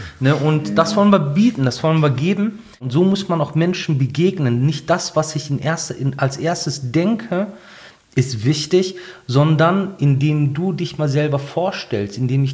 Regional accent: Bottrop, North Rhine-Westphalia, Germany; Genau, das ist Bottrop.

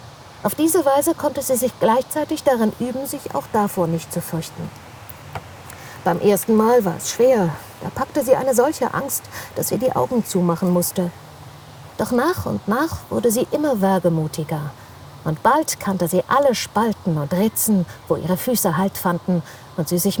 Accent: North Rhine-Westphalia, Germany; ich bin direkt am Teutoburger Wald aufgewachsen.

